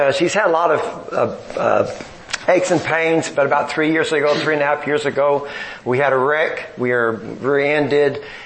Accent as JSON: {"language": "English", "town": "San Antonio", "region": "Texas", "country": "United States", "tie": "born or raised there", "said": "I grew up in San Antonio just like her and never took language, never studied, never thought, why do I need it, you know?"}